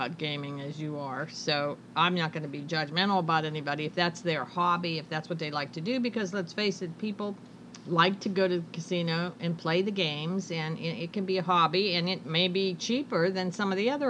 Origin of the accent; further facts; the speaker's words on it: Pennsylvania, United States; I've been to Hershey Park and the original Hershey. We're from Pennsylvania.